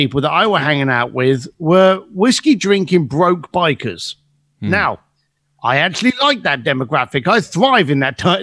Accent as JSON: {"language": "English", "region": "London", "country": "United Kingdom", "said": "I was a bricklayer from East London."}